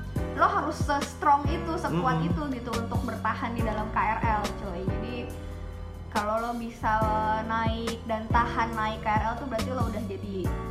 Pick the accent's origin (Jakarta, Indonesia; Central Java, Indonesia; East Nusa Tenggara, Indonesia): Jakarta, Indonesia; also born or lived in East Java; Walaupun gue asli orang Jakarta, maksudnya gue besar, lahir dan besar di Jakarta, tapi gue abis itu pindah ke Jawa Timur. Terus gue merantau lagi nih ceritanya ke Jakarta kan.